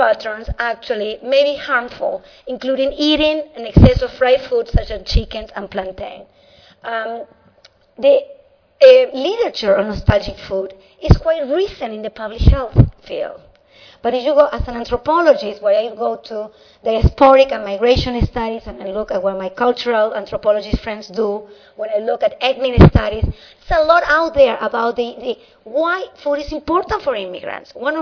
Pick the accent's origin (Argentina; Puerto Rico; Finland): Argentina; moved away; I'm an immigrant from Argentina. I buy nostalgic foods.